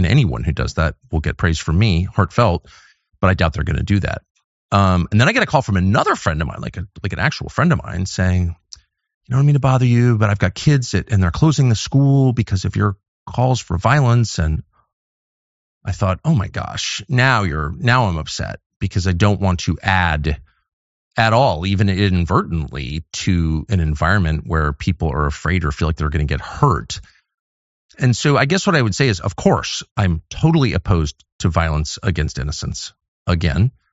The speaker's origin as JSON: {"language": "English", "country": "United States", "said": "I say that not just as an American, but as a father of many kids."}